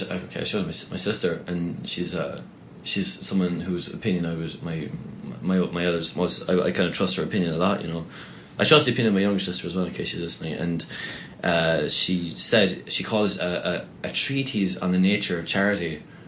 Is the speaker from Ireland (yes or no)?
yes; Castleisland, County Kerry, Ireland; I'm from Castle Island in Kerry, which is just very near to Tralee.